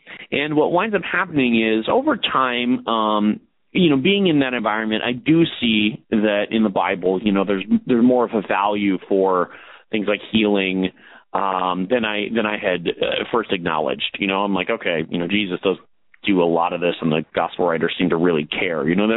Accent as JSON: {"language": "English", "town": "Chicago", "region": "Illinois", "country": "United States", "tie": "born or raised there", "said": "I grew up in the Chicago area, so it wasn't too far from that."}